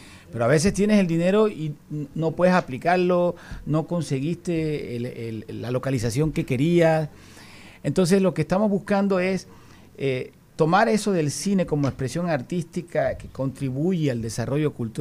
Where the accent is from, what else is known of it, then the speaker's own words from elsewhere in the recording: Panama; como panameños tenemos el honor de firmarlo con República Dominicana